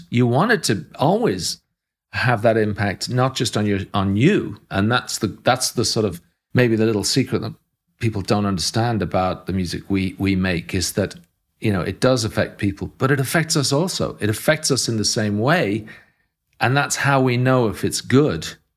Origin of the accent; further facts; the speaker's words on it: Ireland; So we were part, being Irish, I think it also gives you a different angle on the sort of post-colonial period